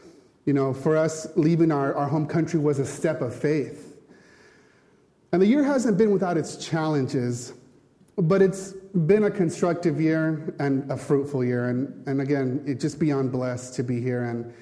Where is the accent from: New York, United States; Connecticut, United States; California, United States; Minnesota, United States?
California, United States; moved away as an adult; now in Mallorca, Spain; My name is … I'm from Southern California. This coming week, actually, will be one full year that my family has been here in Mallorca.